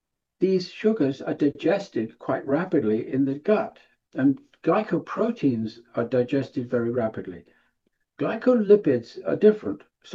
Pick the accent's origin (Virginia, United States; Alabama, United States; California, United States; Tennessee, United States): Virginia, United States; I come from Virginia.